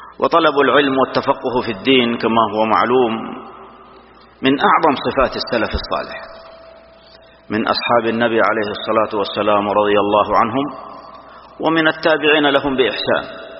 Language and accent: Arabic; Saudi Arabia; في بلادنا المملكة العربية السعودية